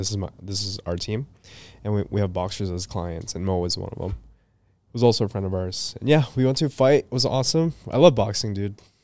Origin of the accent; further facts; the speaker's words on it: Philippines; Proud of being Filipino, man. Very close to, we're very close to God.